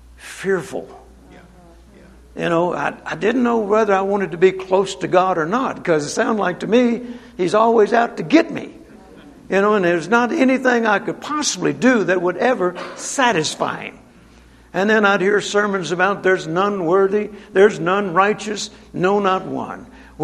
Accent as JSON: {"language": "English", "region": "Louisiana", "country": "United States", "tie": "born or raised there", "also_born_or_lived": "Mississippi", "said": "I was born in Mississippi. I grew up in Louisiana, and in both cases in a rural area."}